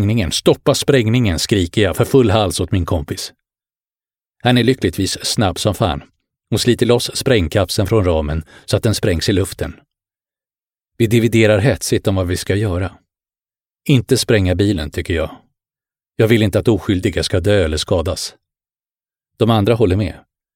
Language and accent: Swedish; Bro, Stockholm County, Sweden; also born or lived in Helsinki, Finland; Jag föddes i Helsingfors. Min pappa var företagare och vi bodde på Brändö. Efter pappas död flyttade jag med min mamma och storebror till Stockholms förorten Bro på min 6-årsdag. Där började jag i skolan i en finskspråkig klass. Jag var invandrare